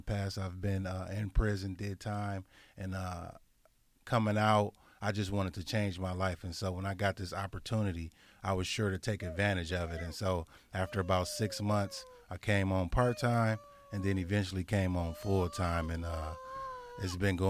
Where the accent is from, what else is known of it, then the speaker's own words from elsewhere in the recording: Kenosha, Wisconsin, United States; I'm from Kenosha. Maybe you should let me volunteer to host a meeting